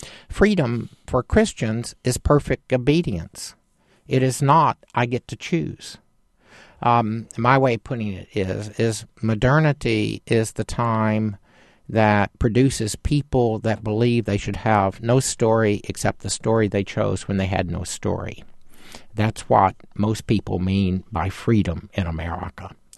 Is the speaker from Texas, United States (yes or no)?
yes; Texas, United States; I'm a Texan.